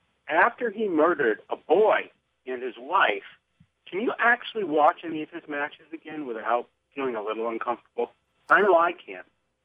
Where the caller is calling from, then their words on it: Connecticut, United States; from Connecticut.